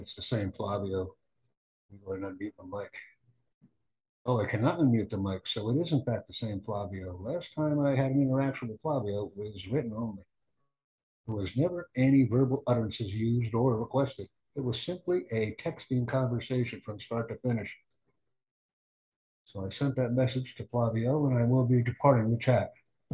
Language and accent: English; United States; I'm from the United States.